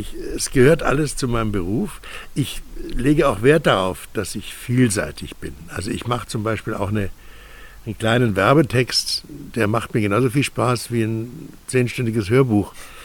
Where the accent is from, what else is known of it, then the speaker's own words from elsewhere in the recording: Augsburg, Bavaria, Germany; born there; moved away as an adult; also born or lived in Berlin; Ja, ich bin 1941 geboren in Augsburg. Bin aber dann als junger Schauspieler nach Berlin gegangen, wo ich dann so über 40 Jahre gearbeitet, gelebt habe. Jetzt habe ich mich aufs Land zurückgezogen